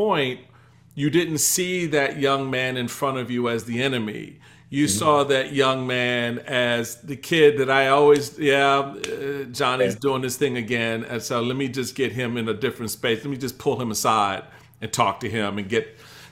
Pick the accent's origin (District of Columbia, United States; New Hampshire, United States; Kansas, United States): District of Columbia, United States; Washington; You know, I just remember growing up in Washington, D.C., we had, you know, a community center.